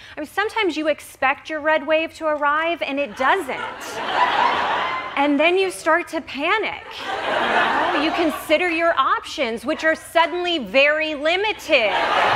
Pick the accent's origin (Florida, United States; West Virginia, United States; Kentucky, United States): Kentucky, United States; Including my home state of Kentucky.